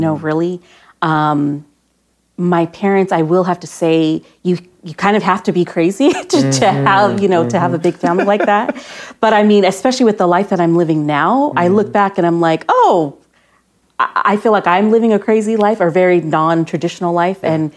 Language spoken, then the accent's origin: English; St. Petersburg, Florida, United States; We're from St. Petersburg, Florida